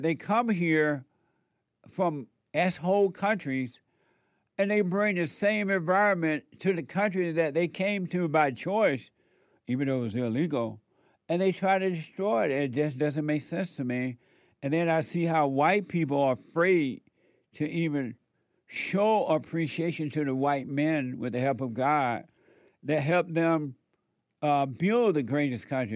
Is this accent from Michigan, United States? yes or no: no; Alabama, United States; It went back to normal the way it was when I was growing up